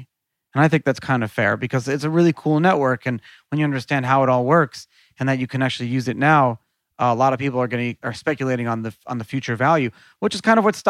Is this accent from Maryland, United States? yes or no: no; New York City, New York, United States; I grew up in New York City.